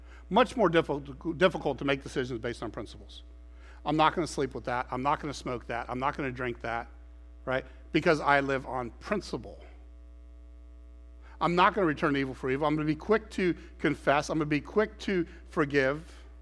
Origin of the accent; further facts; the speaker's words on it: Clearwater, Florida, United States; Growing up in Clearwater, Florida, no air conditioning. I don't know how we did that.